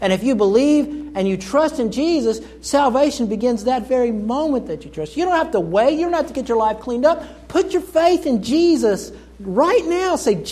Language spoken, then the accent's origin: English; Oklahoma, United States; I grew up in Oklahoma. And there are evangelicals everywhere in Oklahoma.